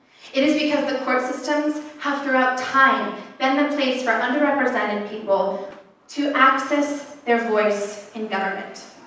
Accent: Oregon, United States; increased asthma and other illnesses in my home state amongst my fellow cohort of Oregonians.

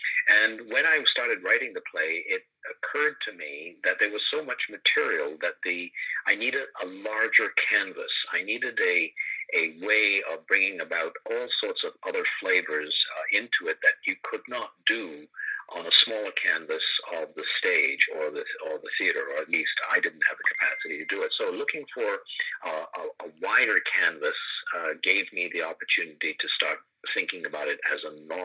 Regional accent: Hong Kong; moved away as an adult; now in Canada; I grew up in Hong Kong. I was born there, and I grew up until after high school, and then came to Canada to go to university, and have stayed in Canada ever since.

